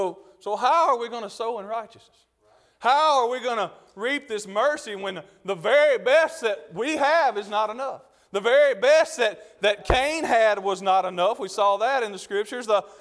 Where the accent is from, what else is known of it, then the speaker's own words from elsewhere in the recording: Mississippi, United States; now in Arkansas, United States; back where we're from in Mississippi, and that confuses everybody because we live in Arkansas, but we're from Mississippi, and we're from the edge of the Delta